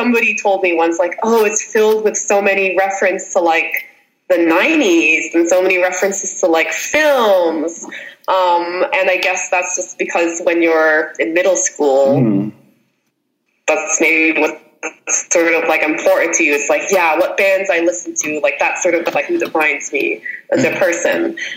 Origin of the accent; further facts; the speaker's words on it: Cali, Valle del Cauca, Colombia; especially like in the 80s and the 90s, which is like when I was growing up there